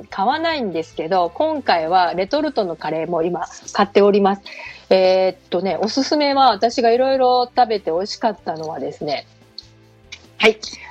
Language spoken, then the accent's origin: Japanese; Osaka, Japan; それ私お店大阪人なんですけど、行ったことがなかったんですけど